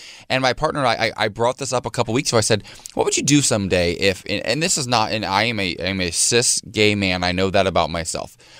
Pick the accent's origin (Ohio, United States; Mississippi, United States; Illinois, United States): Ohio, United States; things that, you know, we say where I grew up in Ohio that seemed to be okay that never actually were.